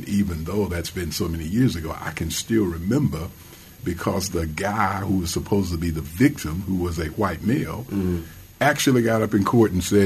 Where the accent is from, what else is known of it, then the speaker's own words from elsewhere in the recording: Midville, Georgia, United States; I grew up in South Georgia in a little place called Midville